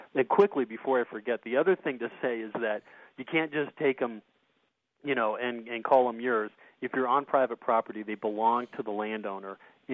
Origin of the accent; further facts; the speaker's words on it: England, United Kingdom; you know, I'm an English person, I'm not a scientist